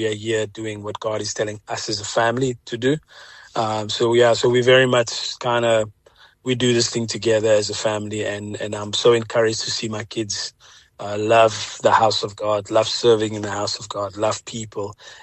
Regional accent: Jeffreys Bay, Eastern Cape, South Africa; No, never, never. I mean, I'm from Jeffreys Bay. I was born here, and the reason why I went up to Johannesburg was because of music.

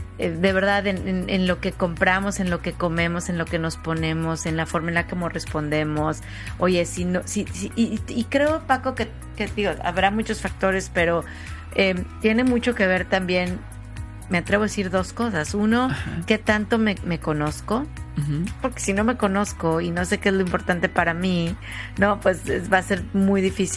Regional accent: Mexico; O sea, soy mexicana, me gusta la comida spicy, picosa

